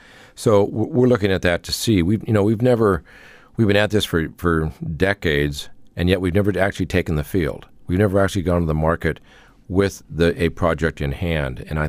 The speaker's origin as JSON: {"language": "English", "town": "Fairbanks", "region": "Alaska", "country": "United States", "tie": "born there", "said": "I was born in Fairbanks."}